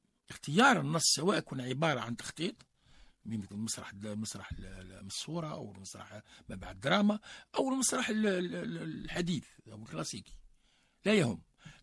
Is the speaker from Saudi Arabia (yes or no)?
no; Algeria; عندنا في الجزائر مثلا عندنا عدة مواضيع يمكن أن نعالجها